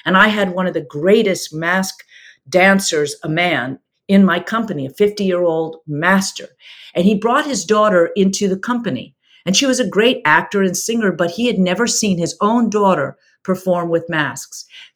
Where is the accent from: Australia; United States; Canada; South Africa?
South Africa; accent: South African; So again, my South African accent's gone out the window. It's been too many years.